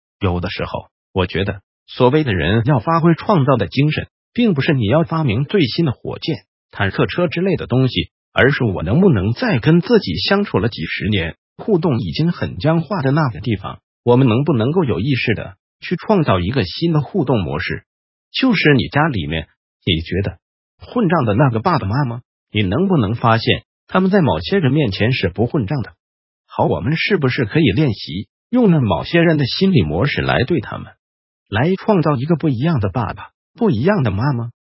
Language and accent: Chinese; Taiwan; 像我们台湾人就是一个受害者文化非常强烈的地方